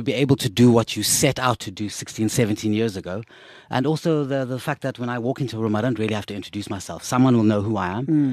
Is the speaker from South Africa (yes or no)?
yes; Cape Town, Western Cape, South Africa; I'm from Cape Town, as everyone knows, Langa Guguletu.